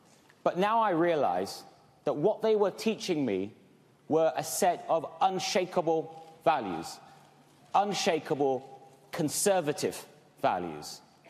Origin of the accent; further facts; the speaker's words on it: United Kingdom; Well, Ken, I'm actually British. But yes, my heritage is Pakistani.